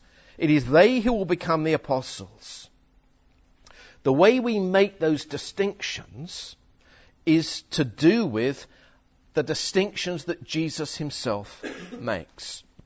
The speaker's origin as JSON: {"language": "English", "region": "England", "country": "United Kingdom", "said": "I know we're English, but let's try and make an effort, all right?"}